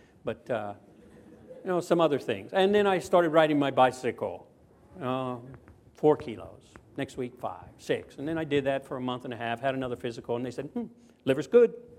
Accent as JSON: {"language": "English", "region": "Louisiana", "country": "United States", "tie": "born or raised there", "moved": "as an adult", "lives_now": "Japan", "said": "And I was raised in Southwest Louisiana, and then I came to Japan."}